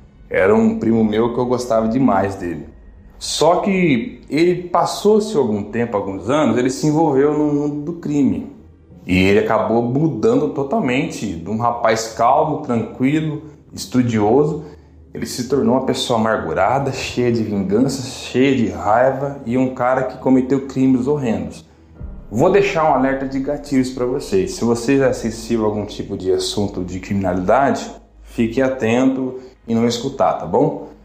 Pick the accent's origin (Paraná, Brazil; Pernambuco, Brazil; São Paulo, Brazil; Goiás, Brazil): Paraná, Brazil; sou aqui do interior do Paraná.